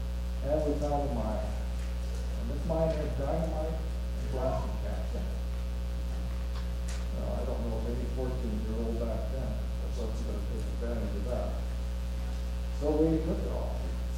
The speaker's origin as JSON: {"language": "English", "region": "Arizona", "country": "United States", "tie": "born or raised there", "said": "I was brought up in the Southern Baptist Church in Arizona. My mother started churches."}